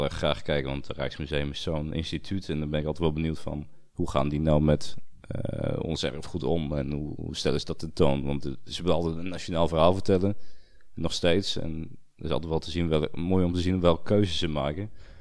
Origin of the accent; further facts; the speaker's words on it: Netherlands; Allemaal dingen waarvan wij altijd zeiden als Nederlanders van ja, afschuwelijk lelijk en ik zou er nooit willen wonen.